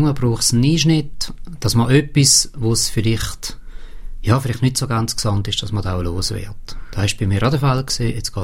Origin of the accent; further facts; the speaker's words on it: Herisau, Appenzell Ausserrhoden, Switzerland; also born or lived in Lucerne; Ich bin im Ostland aufgewachsen, also geboren, da heisst ich bin in Luzern geboren, bin aber sehr bald nachher auf Herisau gekommen.